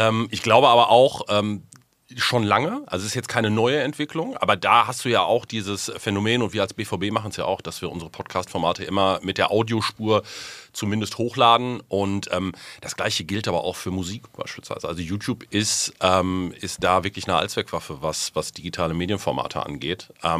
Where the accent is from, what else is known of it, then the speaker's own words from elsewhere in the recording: Herdecke, North Rhine-Westphalia, Germany; also born or lived in Hagen / Dortmund; Ich komme aus Herdecke, also Hagen geboren, habe mich dann 3 Kilometer nach Norden gearbeitet, bin in Herdecke im schönen Ruhrtal aufgewachsen und habe es dann noch ein paar Kilometer weiter nördlich nach Dortmund geschafft.